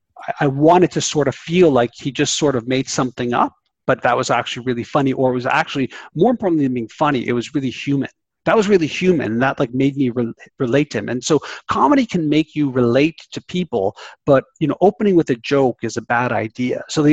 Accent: Canada; It could be because I'm Canadian.

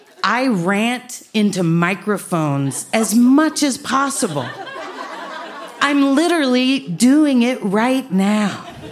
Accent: Dallas, Texas, United States; and I'm from Dallas, and I was like, oh, so close.

